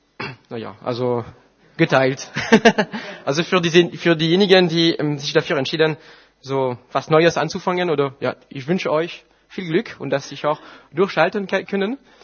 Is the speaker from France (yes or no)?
yes; France; German is a second language; Ich bin Franzose und stolz davon zu sein.